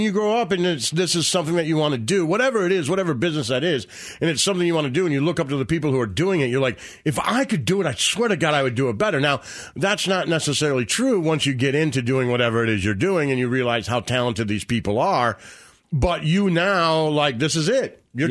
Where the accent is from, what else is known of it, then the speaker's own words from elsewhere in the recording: Detroit, Michigan, United States; Like there was when I was growing up in Detroit, there was a station called 99 DTX.